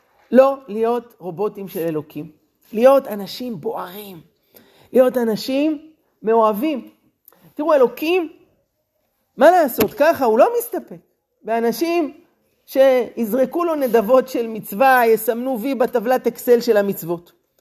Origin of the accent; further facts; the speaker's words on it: Jerusalem, Jerusalem District, Israel; גדלתי בבית דתי, הייתי בבית ספר דתי, הייתי ילד טוב, ירושלים.